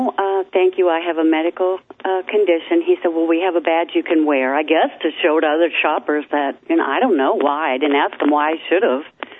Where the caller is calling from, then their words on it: Kansas City, United States; Well, it's a suburb of Kansas City.